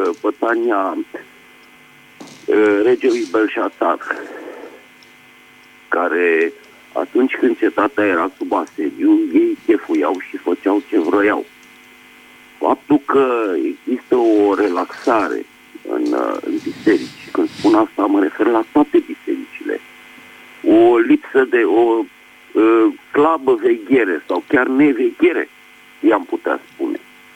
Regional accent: Bucharest, Romania; din București.

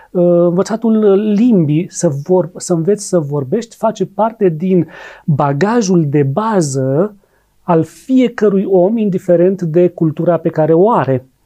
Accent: Romania; Și eu, ca român, mă uit așa

